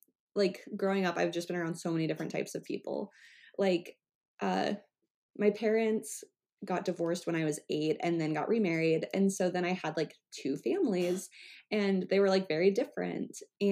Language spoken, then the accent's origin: English; Omaha, Nebraska, United States; Well, I would say I live in Omaha, and that's where I've grown